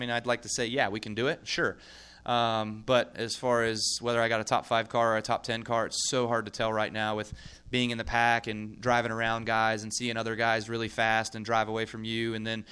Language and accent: English; Las Vegas, Nevada, United States; to do it here in Las Vegas at my hometown track would certainly be huge.